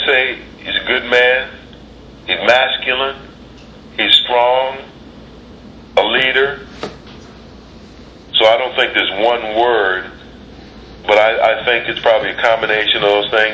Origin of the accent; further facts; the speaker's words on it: St. Paul, Minnesota, United States; St. Paul, Minnesota.